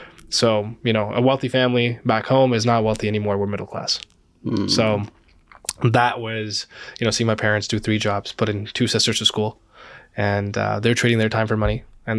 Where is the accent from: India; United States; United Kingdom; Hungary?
India; Amritsar, Punjab; now in Canada; I came to Canada as an immigrant, a proud immigrant, Punjabi, mm-hmm. born and raised in Amritsar.